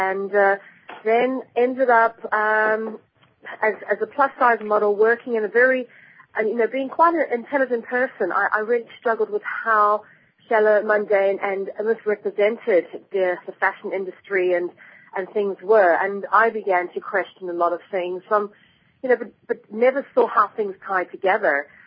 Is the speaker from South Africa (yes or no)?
yes; South Africa; moved away as an adult; now in London, United Kingdom; I'm South African, and I ended up in London at about the age of 23